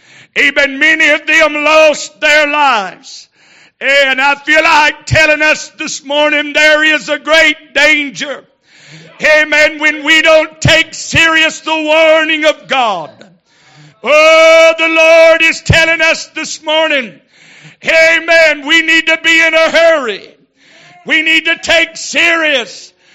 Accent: Florida, United States; I'm from South Florida originally, and we have a lighthouse back home on an island called Sanibel Island.

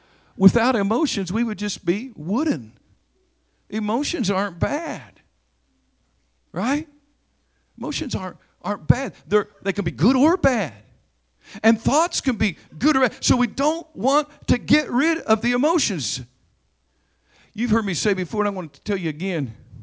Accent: Oklahoma, United States; You got to understand, I'm from Oklahoma, and I have the blood in me

